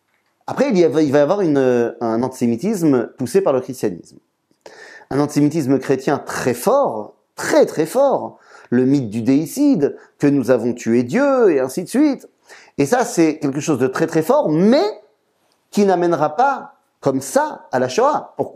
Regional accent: Metz, Grand Est, France; J'ai grandi à Metz.

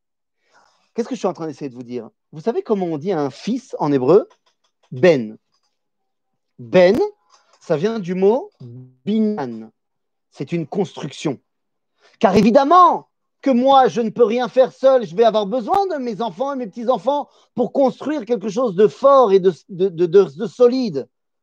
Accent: Poland; accent: Polish; French is a second language; je le dis mal parce que c'est mon accent polonais qui prend le dessus

